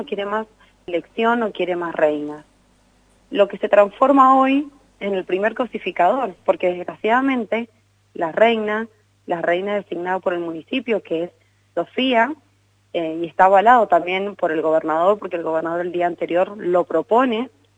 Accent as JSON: {"language": "Spanish", "region": "Mendoza", "country": "Argentina", "said": "lo que estamos viviendo como pueblo, como mendocino"}